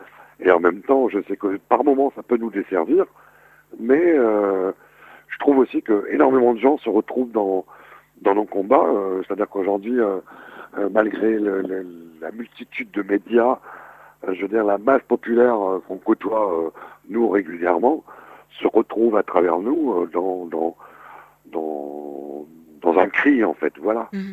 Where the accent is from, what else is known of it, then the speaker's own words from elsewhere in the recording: Lille, Hauts-de-France, France; Moi, je suis issu d'un quartier populaire de Lille, Oisem.